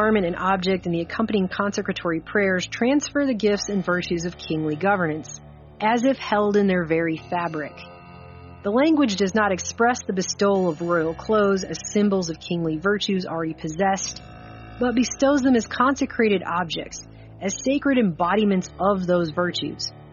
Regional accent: United States; As an American, I have to ask, how can a political system be considered legitimate authority when the monarch ruling over it is thought to be a divine appointed by God?

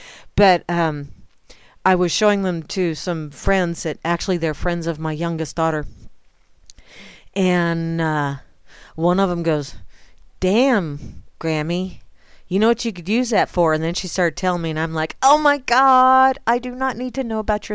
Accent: Kansas, United States; growing up in Kansas, we always called it Gay U, and K-State was Ag Central.

